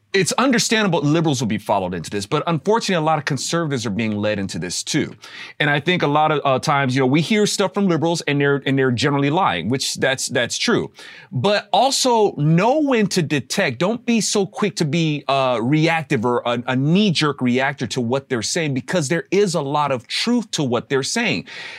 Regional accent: United States; I'm Republican. Right. I'm Christian. I'm an American.

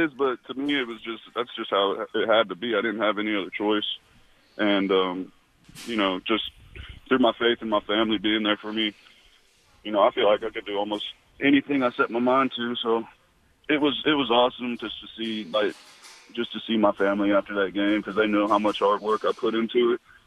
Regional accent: Georgia, United States; Well, I love that I'm from Georgia

